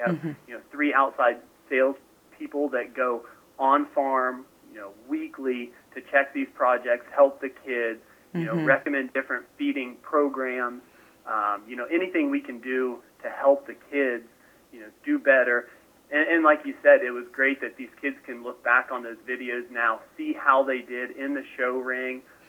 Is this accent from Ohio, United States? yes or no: yes; Bremen, Ohio, United States; I'm from Bremen.